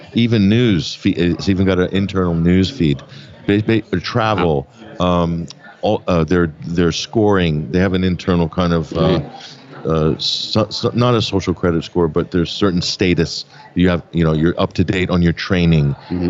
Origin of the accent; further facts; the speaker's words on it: Cape Canaveral, Florida, United States; Yeah, I mean, I grew up in Florida, Cape Canaveral, as a young kid, and NASA was like, you know, we're kids in the 70s.